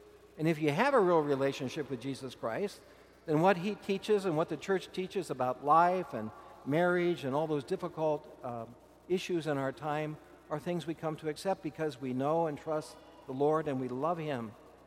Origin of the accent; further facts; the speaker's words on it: Kansas, United States; It surprised me. I come from Kansas. We have mulberry trees everywhere.